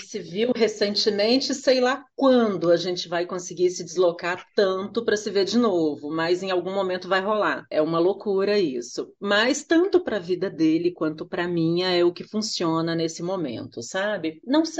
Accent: Belo Horizonte, Minas Gerais, Brazil; sou mineira de Belo Horizonte

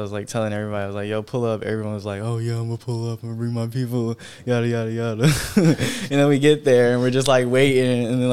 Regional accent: Mount Clemens, Michigan, United States; I'm from Mount Clemens, Michigan. It's a little small city, like 5 miles away from Detroit, you know.

